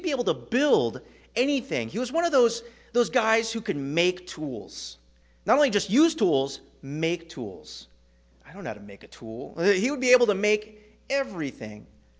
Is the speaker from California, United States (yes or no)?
yes; California, United States; I was raised in California. No one knows what that's like, right?